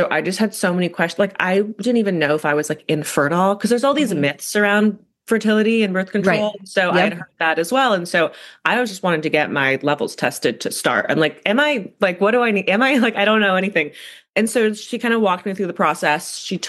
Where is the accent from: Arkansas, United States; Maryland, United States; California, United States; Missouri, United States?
California, United States; Carmel; I grew up in California. Do you know where Carmel is?